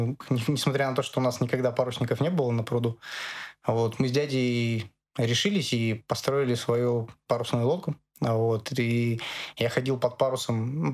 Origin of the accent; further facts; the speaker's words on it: Omutninsk, Kirov Oblast, Russia; born there; Я вообще родился в Омутнинске. В Омутнинске есть большой пруд. Вот. И все, что я видел, это как бы большой металлургический завод, этот пруд.